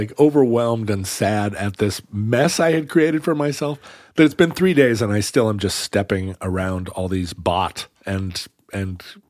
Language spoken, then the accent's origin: English; Alaska, United States; Yeah, maybe a fan. I mean, we're from Alaska. There wasn't any hot day.